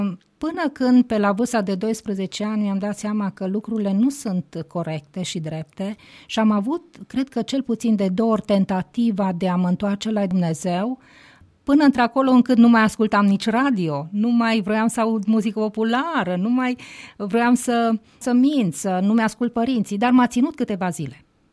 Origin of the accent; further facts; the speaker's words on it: Timișoara, Timiș County, Romania; born there; M-am născut în Timișoara cu aproape 50 de ani în urmă.